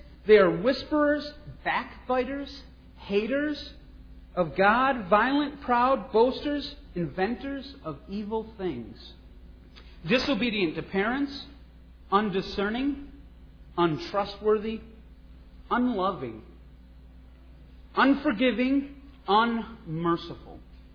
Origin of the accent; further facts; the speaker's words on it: Wisconsin, United States; As you know, I come from Wisconsin. You can tell from my accent. I have been preaching since about 16 or 17. Preached in quite a bit of different congregations in Wisconsin.